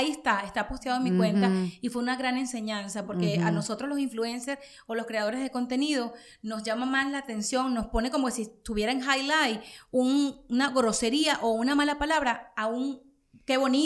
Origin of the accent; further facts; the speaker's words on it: Caracas, Capital District, Venezuela; yo me crié en los Jardines del Valle, ¿no? Uh-huh. En Venezuela, en la parte oeste de la ciudad, en la capital